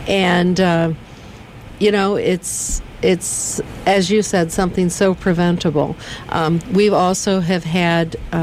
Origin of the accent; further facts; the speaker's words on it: Michigan, United States; I'm from Michigan, John. I can take it.